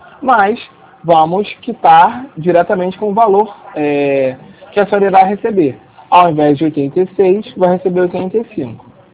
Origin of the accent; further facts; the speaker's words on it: Rio de Janeiro, Brazil; É do Rio mesmo, sou do Rio.